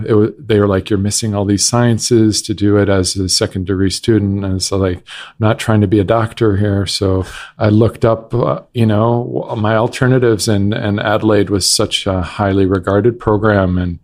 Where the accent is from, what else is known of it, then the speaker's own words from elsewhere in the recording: Michigan, United States; also born or lived in Italy / France / Germany; I was born in Italy, then we moved to France, and then Michigan for a good 10 years. Then I finished high school in an international school in Germany.